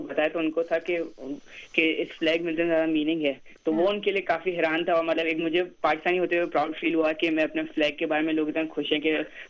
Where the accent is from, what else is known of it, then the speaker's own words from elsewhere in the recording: Pakistan; میں پاکستان سے ہوں اور آج میں آپ سب کو اپنے ملک پاکستان کے بارے میں بتاؤں گا